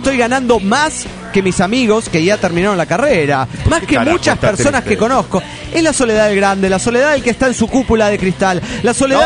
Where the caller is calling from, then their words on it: Tijuana, Baja California, Mexico; de Tijuana, Chavache, California, México.